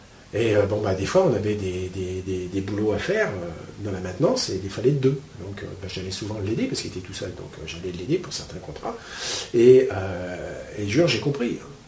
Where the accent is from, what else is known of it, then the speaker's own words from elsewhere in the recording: France; donc maintenant je ne suis plus catholique. Hein, mais d'accord. Mais ça n'empêche pas que quand même je suis français